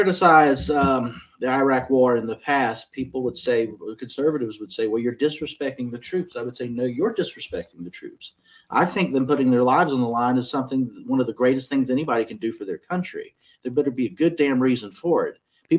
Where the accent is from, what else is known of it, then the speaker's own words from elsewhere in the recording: South Carolina, United States; in my home state of South Carolina, which was Bush country